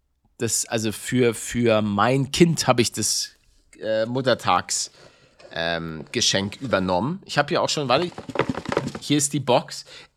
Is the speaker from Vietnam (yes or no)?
no; Bavaria, Germany; Ich bin ein Bayer. Ich bin ein Bayer.